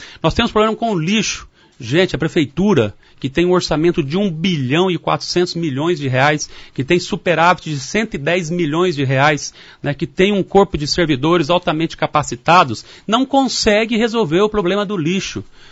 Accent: Maringá, Paraná, Brazil; Eu nasci aqui em Maringá, sou filho de pioneiros dessa cidade

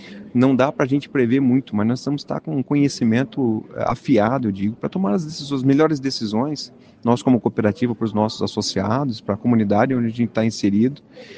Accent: Maringá, Paraná, Brazil; nós como brasileiros, ou como maringaenses

